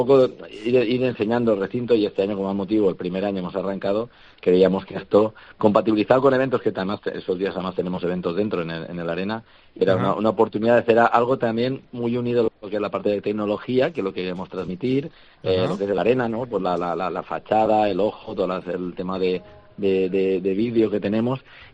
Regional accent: Valencian Community, Spain; más del 95% del equipo somos valencianos

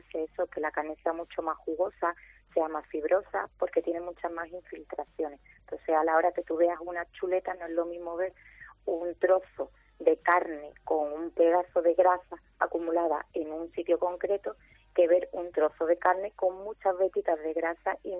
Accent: Colmenar, Spain; Nosotros somos de Colmenar.

